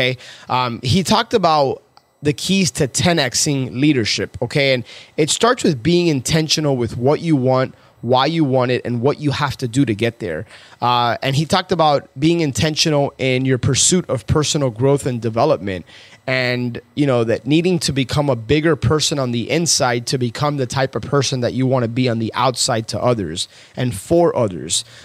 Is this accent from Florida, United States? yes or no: yes; Miami, Florida, United States; At Marlins Park here in my hometown, Miami, just 2-3 weeks ago.